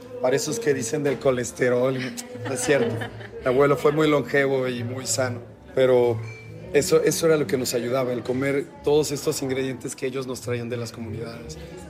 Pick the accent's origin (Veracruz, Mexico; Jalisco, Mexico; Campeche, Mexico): Veracruz, Mexico; Xalapa; Soy cocinero veracruzano, soy de Jalapa, Veracruz, de la capital.